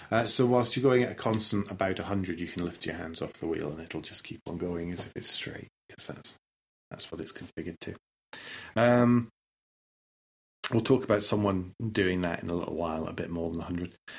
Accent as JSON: {"language": "English", "country": "United Kingdom", "said": "that I, being British and polite"}